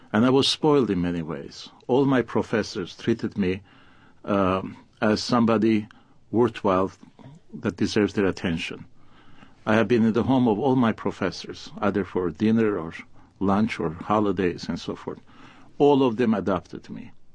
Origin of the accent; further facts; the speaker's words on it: Iran; I said, I'm from Iran. They said, is it in Ethiopia? I said, no.